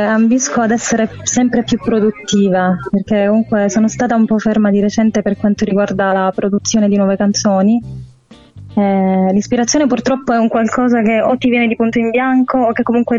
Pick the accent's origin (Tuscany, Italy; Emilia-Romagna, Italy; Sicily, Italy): Sicily, Italy; Bagheria; Sono di Bagheria, in provincia di Palermo. siciliana.